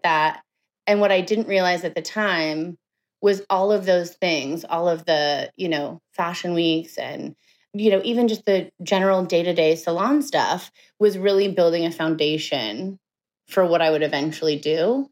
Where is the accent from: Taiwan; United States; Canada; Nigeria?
United States; Bakersfield, California; I grew up in Bakersfield, California. I don't know if you know where that is.